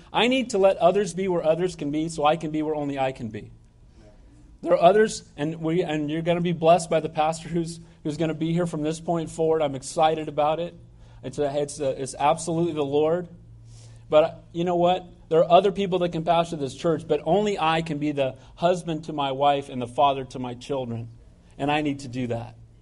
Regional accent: Santa Cruz, California, United States; I grew up in Santa Cruz. I thought, wow, God's bringing me back and I'm going to spend the rest of my life here.

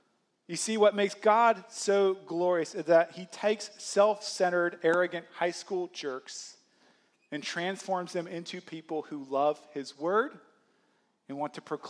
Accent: St. Louis, Missouri, United States; Part of my story is I grew up in St. Louis, and I'll tell this story quickly. Some of you know it, but I grew up in St. Louis.

